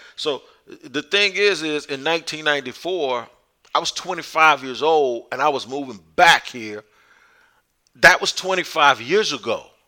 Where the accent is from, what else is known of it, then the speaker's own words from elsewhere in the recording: Jacksonville, Florida, United States; moving back to Jacksonville, Florida, and would have the chance to go back home and be a part of my hometown getting their football team.